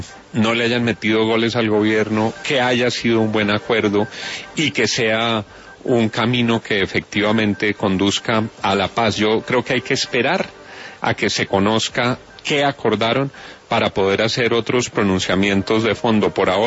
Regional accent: Colombia; como colombiano

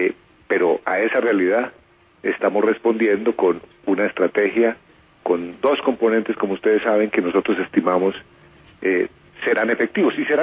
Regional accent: Colombia; Los aliados en la región, en el continente, más cercanos a Estados Unidos para luchar contra el crimen transnacional, somos los colombianos.

